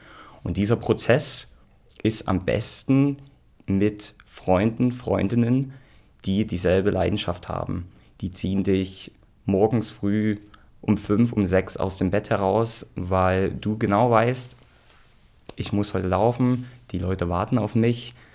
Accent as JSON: {"language": "German", "country": "Germany", "said": "ich als Deutscher bin da eher in der Unterzahl tatsächlich"}